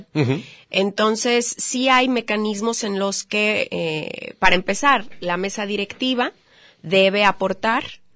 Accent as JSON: {"language": "Spanish", "country": "Mexico", "said": "nosotros como mexicanos somos una mezcla."}